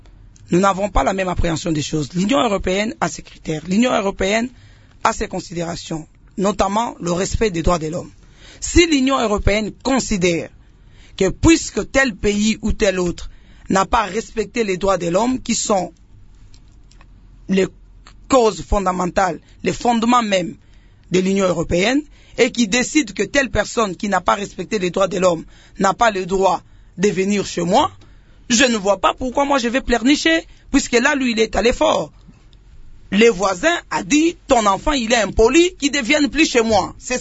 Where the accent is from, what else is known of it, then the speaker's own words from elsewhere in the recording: Lemba, Kinshasa, DR Congo; Moi, je viens de Lemba.